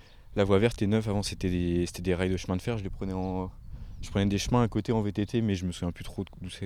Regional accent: Quimper, Brittany, France; now in Angers, France; Moi, je suis de Quimper à la base, mais là, je suis sur Angers.

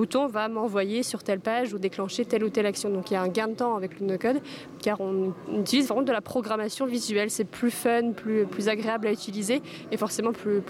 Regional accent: Quimper, Brittany, France; j'ai 26 ans, je suis originaire de Quimper

